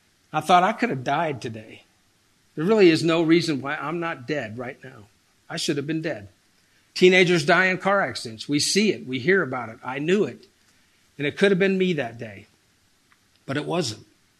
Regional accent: Baltimore, Maryland, United States; now in Colorado Springs, United States; And so I grew up in Baltimore, Maryland before we moved to Colorado Springs. I grew up Catholic, fifth grade catechism.

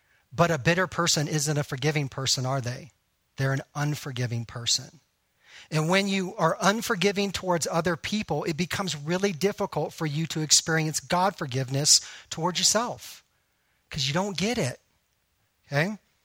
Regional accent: Texas, United States; when I grew up in Texas, we used to like to make tree forts all the time.

